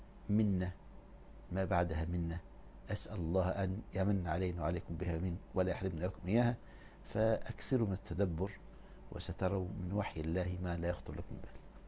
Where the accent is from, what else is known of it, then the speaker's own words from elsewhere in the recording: Egypt; فيه التفسير الوسيط اللي عمله الأزهر عندنا في مصر